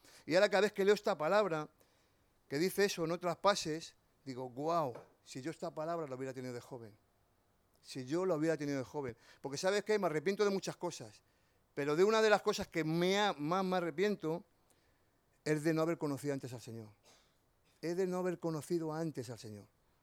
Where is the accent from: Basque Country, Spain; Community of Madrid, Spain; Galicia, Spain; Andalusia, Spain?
Galicia, Spain; Y yo creo que más que madrileño, soy gallego, de verdad, ¿eh? En que cueste creerlo, pero es así.